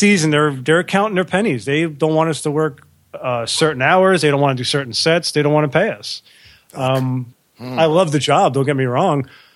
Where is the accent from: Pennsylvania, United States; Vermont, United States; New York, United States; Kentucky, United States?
New York, United States; Staten Island; I'm an Italian from Staten Island, so I don't really relate to that.